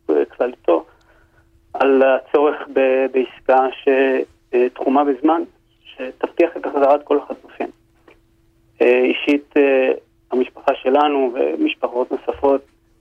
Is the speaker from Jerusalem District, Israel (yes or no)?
no; Sderot, Southern District, Israel; תראי, אני מאמין בזה מאוד. גדלתי בשדרות